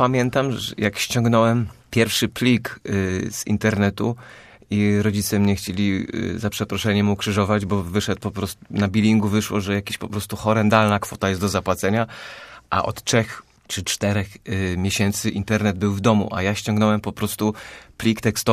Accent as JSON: {"language": "Polish", "town": "Rakoniewice", "region": "Greater Poland Voivodeship", "country": "Poland", "tie": "born or raised there", "said": "Tak, to moje rodzinne miasto, tam jeszcze cały czas rodzice"}